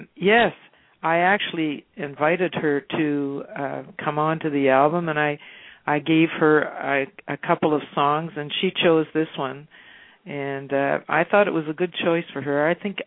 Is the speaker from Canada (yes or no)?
yes; Canada; Being a Canadian and walking into Nashville, it's kind of, I always thought of it as kind of a closed shop.